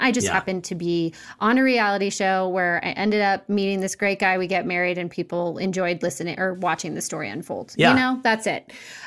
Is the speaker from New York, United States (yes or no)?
no; St. Louis, Missouri, United States; And I'm from St. Louis.